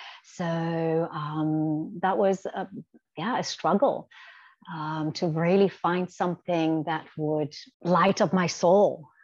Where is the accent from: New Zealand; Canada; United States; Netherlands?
Netherlands; moved away; also born or lived in Asia / Africa; I'm originally from the Netherlands, yet I have lived in Asia and Africa for the last 22 years. So I left the Netherlands at quite a young age.